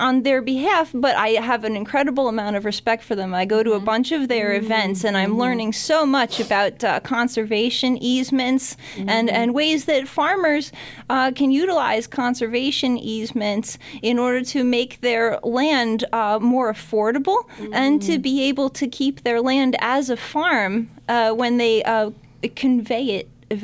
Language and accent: English; New Paltz, New York, United States; also born or lived in Poughkeepsie / Kingston; I grew up in New Paltz until I was about 12 years old or so. At which point we moved further north in the Ulster County region into the Kingston and then later Kingston Saugerties area